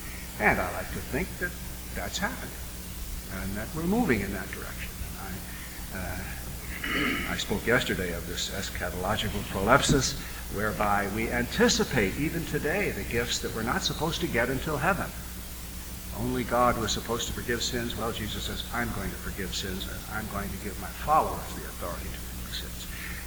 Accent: United States; now in Canada; but in Canada, I'm an American, actually an American citizen still, but we've been living and working in Canada for 12 years now

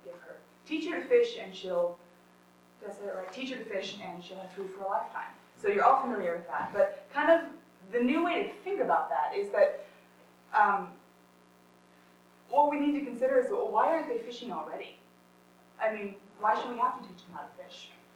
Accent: United States; we as an American people like to categorize, we like to compartmentalize, especially Africa.

